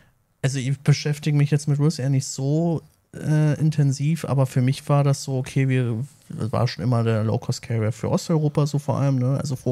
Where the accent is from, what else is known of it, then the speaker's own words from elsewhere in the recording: Berlin, Germany; Also, wir sind hier aus Berlin, wir sind selber Berliner.